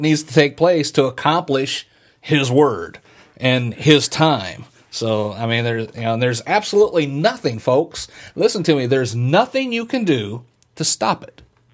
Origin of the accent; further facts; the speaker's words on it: Midwest, United States; Yeah, and when I was growing up in the Midwest, I mean, I think in the 20 years of my youth, there may have been one minor earthquake, like down in Missouri